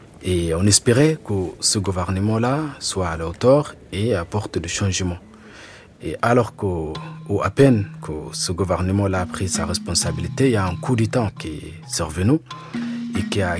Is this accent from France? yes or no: no; Sudan; moved away as an adult; Moi, j'ai 33 ans aujourd'hui et je me souviens quand j'ai quitté Soudan, j'avais 24 ans. À peine fini mes études universitaires, j'ai dû quitter le Soudan.